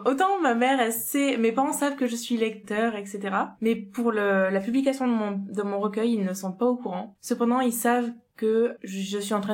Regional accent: Toulouse, Occitanie, France; je suis étudiante en droit à Toulouse. Je suis toulousaine.

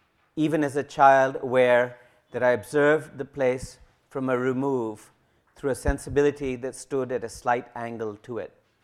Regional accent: Pakistan; my next book, he was very pleased to hear, is a memoir about growing up in Pakistan

